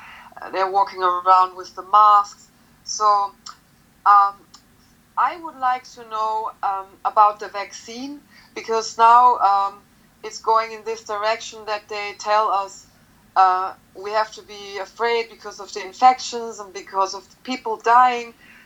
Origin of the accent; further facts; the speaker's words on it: Austria; I mean, I'm not from the United States, but I'm from Austria, so I actually live on the other side of the earth.